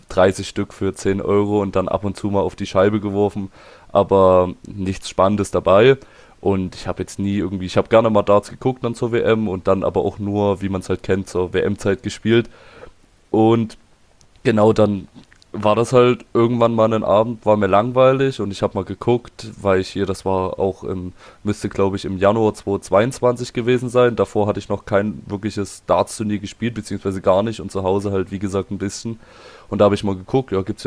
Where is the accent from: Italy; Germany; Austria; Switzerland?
Germany; Dresden, Saxony; unter dem sollte ich eventuell besser bekannt sein. Und genau, ich bin 22 Jahre alt, ich komme aus Dresden